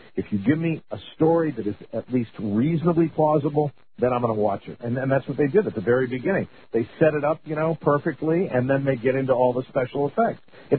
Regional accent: Connecticut, United States; We're all content that we are from Connecticut.

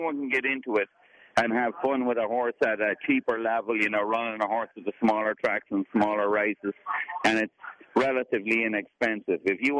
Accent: County Meath, Ireland; I'm from County Meath.

